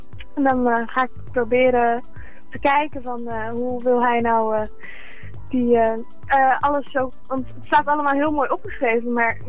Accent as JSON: {"language": "Dutch", "town": "Oud-Beijerland", "region": "South Holland", "country": "Netherlands", "said": "Ik kom uit Oud-Beijerland."}